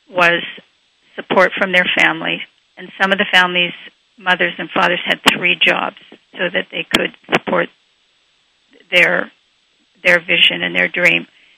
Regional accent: Canada; I grew up in Canada, and I was a swimmer and a skier.

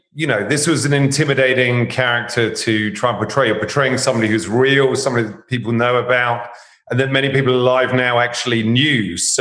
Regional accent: England, United Kingdom; And obviously trying to master the accent being an Englishman was a challenge

